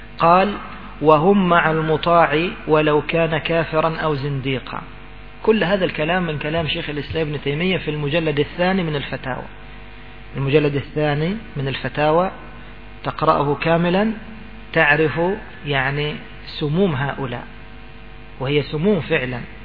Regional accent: Kafr El Sheikh Governorate, Egypt; انا في مرحلة التعليم كنت ادرس في دسوق، فكانوا في هذا المولد، مولد الدسوقي، انا اعرف رجل كان يبيت مع امرأة، هذا الرجل من عندنا من كفر الشيخ

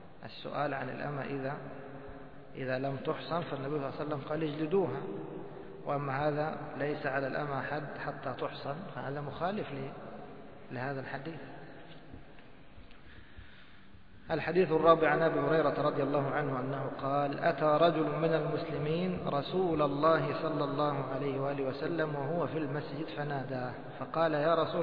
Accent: Egypt; أول شيء يعرض عنه كما يقولون عندنا في مصر طنشة

